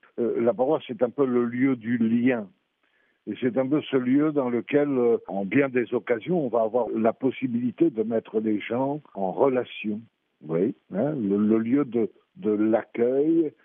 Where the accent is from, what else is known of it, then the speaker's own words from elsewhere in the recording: France; combien chez nous en France, j'ai le sentiment d'une paroisse qui a beaucoup de mal à fédérer encore les affaires